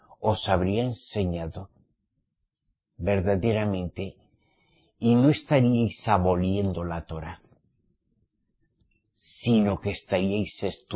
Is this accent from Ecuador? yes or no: no; Spain; Jesús, en mi tierra, en España, se llama chuchín.